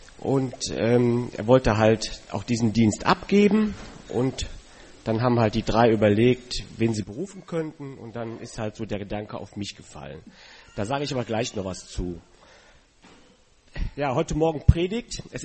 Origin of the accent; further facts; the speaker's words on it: Rhineland-Palatinate, Germany; born there; Ich bin nämlich geboren in Rheinland-Pfalz. Meine Eltern kommen von hier, aber beruflich darunter gezogen. Und das war ein Dorf mit 3000 Leuten, Seelen.